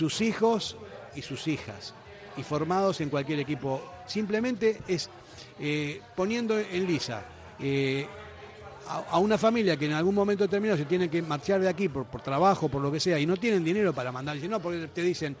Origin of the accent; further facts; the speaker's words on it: Argentina; Pero a mí como argentino me consta que en Buenos Aires la diáspora es enorme